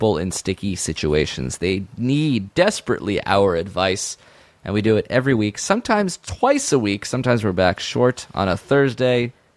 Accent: Israel; born there; English is a second language; I speak Hebrew. So what? I was born in Israel.

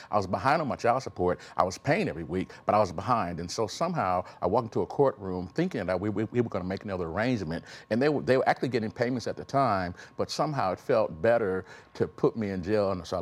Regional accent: Elkhart, Indiana, United States; born there; I was born in Elkhart, Indiana, and one of the things, and my dad had a ninth grade education, and our family was the second black family in Elkhart.

